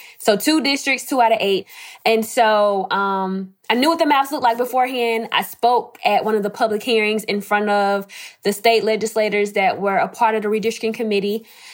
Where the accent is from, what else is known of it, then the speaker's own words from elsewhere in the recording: Mobile, Alabama, United States; I am from Mobile, Alabama. Mobile is my hometown.